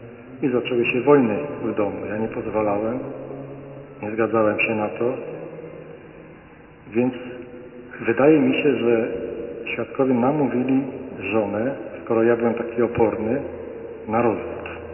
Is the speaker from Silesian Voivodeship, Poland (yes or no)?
yes; Gliwice, Silesian Voivodeship, Poland; Przyjechałem aż ze Śląska, z Gliwic. Jestem już emerytem.